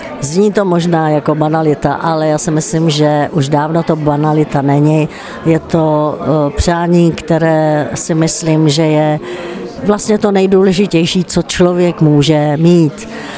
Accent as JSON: {"language": "Czech", "town": "Slatiňany", "region": "Pardubice Region", "country": "Czechia", "tie": "born or raised there", "said": "v Slatiňanech u Chrudimi jsem opravdu strávila krásných 18 let, velmi silná část života"}